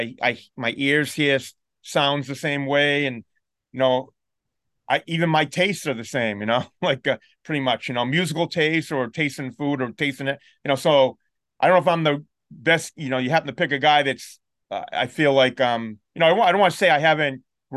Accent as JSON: {"language": "English", "town": "Lynn", "region": "Massachusetts", "country": "United States", "tie": "born there", "said": "I was born in Lynn, Massachusetts, you know? Which is like 25 minutes north of Boston."}